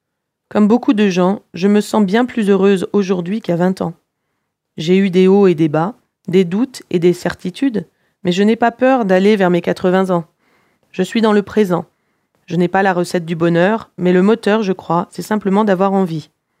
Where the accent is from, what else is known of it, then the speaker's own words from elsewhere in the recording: Paris, Île-de-France, France; now in Los Angeles, United States; si l'on me demandait de dire d'où je viens, je dirais que je suis parisienne. C'est là où je me suis construite, où sont mes amis et ma famille.